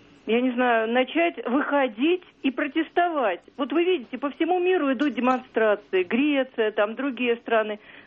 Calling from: Moscow, Russia; Я из Москвы.

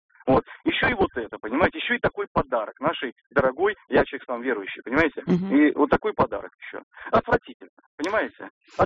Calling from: Moscow, Russia; я звоню из Москвы.

